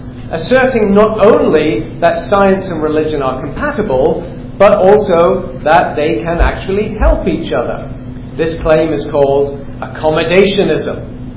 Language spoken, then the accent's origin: English; Scotland, United Kingdom; I come from Scotland, part of Great Britain.